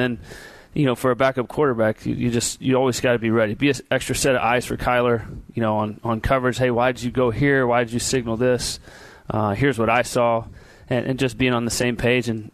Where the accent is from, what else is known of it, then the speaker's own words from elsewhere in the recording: Texas, United States; But again, I'm from Texas.